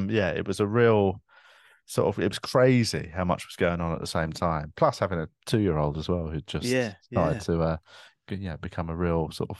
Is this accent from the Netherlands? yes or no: no; Tooting, London, United Kingdom; the council flat that I grew up in Tooting